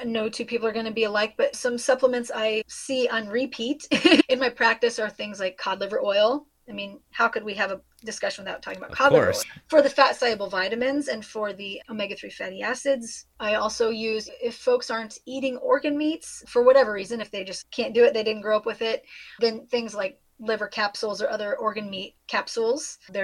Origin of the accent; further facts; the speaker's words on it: Kansas City, Missouri, United States; But yes, I'm from Kansas City originally, so my allegiance is not … related, although no shade to her.